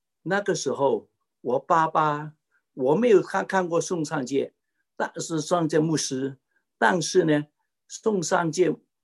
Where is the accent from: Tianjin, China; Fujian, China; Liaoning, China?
Fujian, China; Fuzhou; 我们福州人常常讲一句话